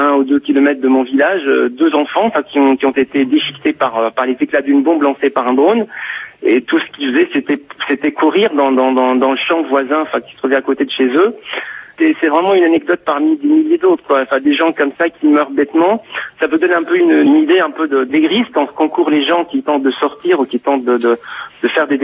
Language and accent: French; Gaza, Gaza Strip, Palestine; now in France; pour rentrer chez moi à Gaza, parce que j'ai ma famille, mes enfants, ma femme, mes enfants étaient restés à Gaza.